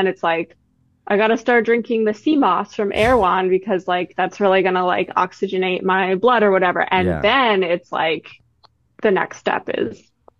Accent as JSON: {"language": "English", "region": "East Coast", "country": "United States", "said": "I mean, I'm from the East Coast and I feel, have lived on and off in New York for a long time and feel very comfortable there."}